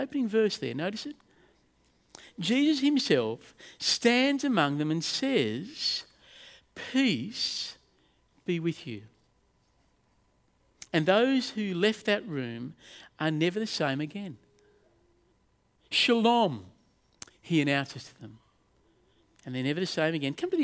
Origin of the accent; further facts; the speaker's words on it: Australia; Now, I'm an Australian bloke. There's nothing wrong with us Australian blokes